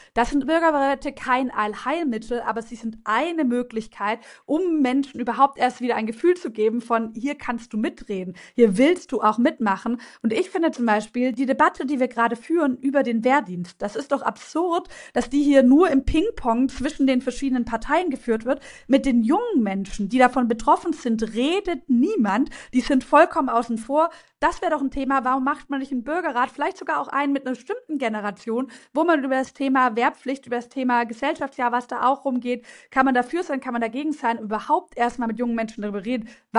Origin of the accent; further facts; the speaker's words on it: Baden-Württemberg, Germany; Ich komme ja selbst aus Baden-Württemberg